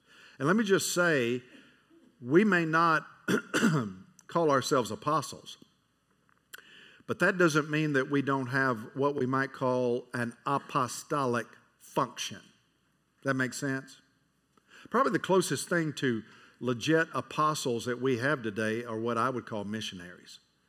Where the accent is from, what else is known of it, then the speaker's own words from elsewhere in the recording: Nashville, Tennessee, United States; Now, I was raised in Nashville. I've been to Grand Ole Opry a bunch through the years.